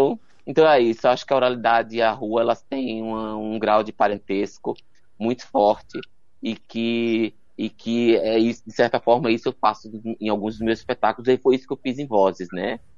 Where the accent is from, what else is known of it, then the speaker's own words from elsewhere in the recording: Pernambuco, Brazil; moved away as an adult; Antes de vir para cá, eu saí de Pernambuco em 2000, mas antes eu trabalhava com comunidades da periferia, comunidades, eu era da periferia, né?